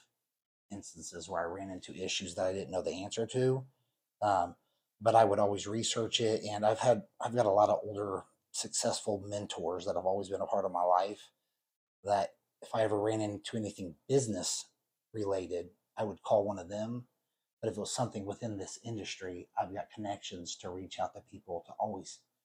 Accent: Indianapolis, Indiana, United States; I grew up in Indianapolis, Indiana, over on the outskirts of Beech Grove, Franklin Township. A normal upbringing, two brothers, played sports my whole life.

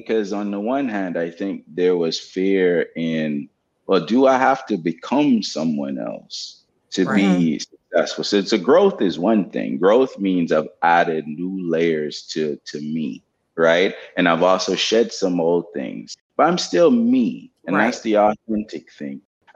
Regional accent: Jamaica; I grew up poor in Jamaica with a grandmother that would always say, oh, you know, we don't have money for this or that.

